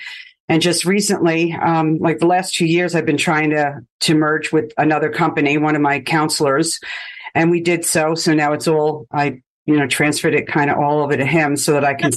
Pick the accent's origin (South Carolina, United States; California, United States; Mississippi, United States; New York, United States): New York, United States; Bronx; moved away; Well, I'm from the Bronx, New York. I don't know if you can tell.